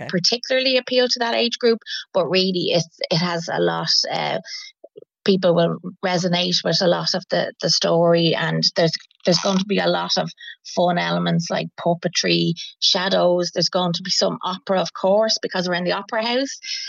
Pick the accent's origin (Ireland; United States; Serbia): Ireland; Dublin, Leinster; I grew up in Dublin